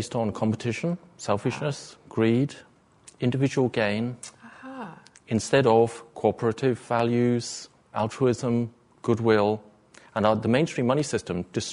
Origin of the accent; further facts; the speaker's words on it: England, United Kingdom; moved away as an adult; now in United States; Outside of the USA, I'm an Englishman. I moved here 8 years ago.